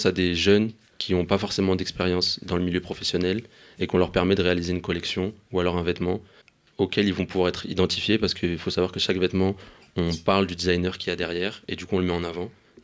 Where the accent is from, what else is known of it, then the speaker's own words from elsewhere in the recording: Paris, Île-de-France, France; Genre, moi, je sais que j'ai grandi à Paris, que je vis toujours à Paris.